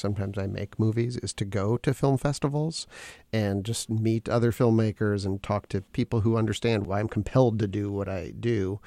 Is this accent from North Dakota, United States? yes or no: yes; Fargo, North Dakota, United States; now in Duluth, United States; I'm a documentary filmmaker who lives in the woods outside of Duluth, and I grew up in Fargo